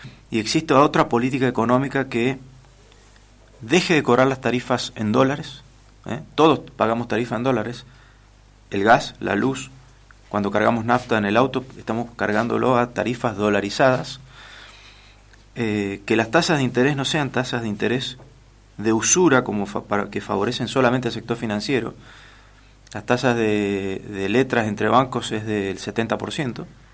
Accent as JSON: {"language": "Spanish", "region": "Mendoza", "country": "Argentina", "said": "de donde yo vengo, que es la zona este, que es la región con más producción en volumen de vino de la República Argentina y tal vez de Sudamérica"}